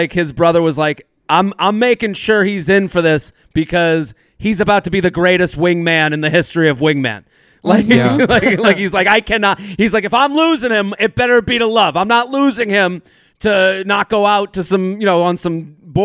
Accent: North Carolina, United States; so we're both from North Carolina, you know, like, as opposed to like, oh, the street I grew up on is a lot like …'s that he grew up on

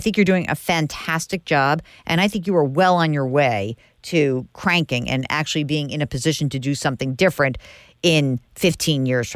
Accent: New York, United States; I'm from New York. You can't scare me.

